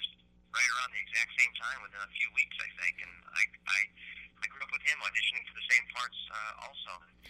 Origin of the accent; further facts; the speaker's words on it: Hollywood, California, United States; There's so many people that I knew, that I grew up with in Hollywood, who had similar fates.